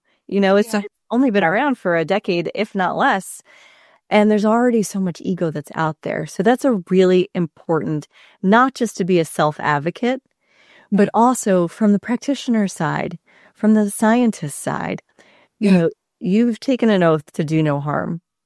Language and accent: English; New York, United States; I'm I'm a New Yorker, so